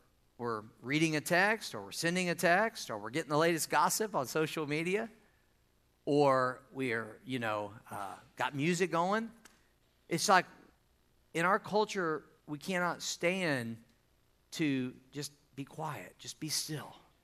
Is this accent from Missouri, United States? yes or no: yes; Missouri, United States; I started to say it might be your basement because I'm from Missouri